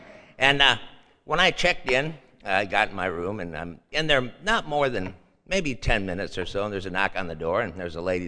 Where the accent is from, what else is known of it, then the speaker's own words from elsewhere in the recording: Chicago, Illinois, United States; also born or lived in Evergreen Park; I'm from Chicago. I was born in 1944 in Evergreen Park, Illinois. I'm from an Irish Catholic family, and my whole family on both sides came over from Ireland.